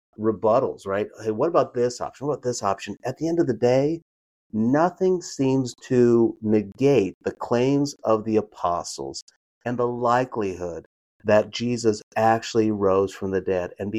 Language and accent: English; Lincoln, Nebraska, United States; I'm from Lincoln, Nebraska.